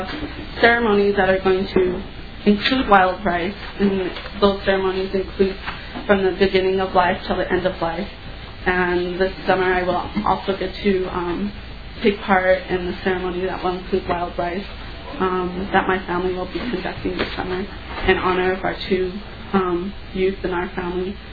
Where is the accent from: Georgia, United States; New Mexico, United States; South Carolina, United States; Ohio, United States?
New Mexico, United States; I did not have the luxury of growing up here in Minnesota. I grew up in New Mexico. But my family traveled back every year and to visit our family at White Earth.